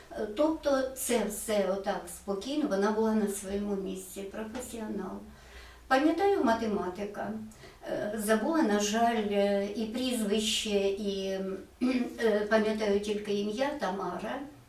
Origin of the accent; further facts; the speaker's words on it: Pidhorivka, Luhansk Oblast, Ukraine; бо я знала, що це Підгорівка, це моє рідне село.